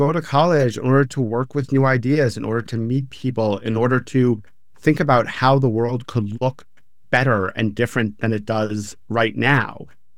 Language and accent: English; New York City, New York, United States; I grew up in New York City, and I'd tell you, I didn't even know that Columbia was private property.